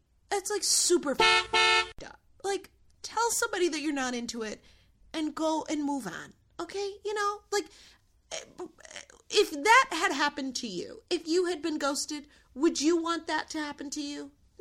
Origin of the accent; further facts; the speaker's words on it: Ohio, United States; Just because I'm from Ohio doesn't mean I'm a sheep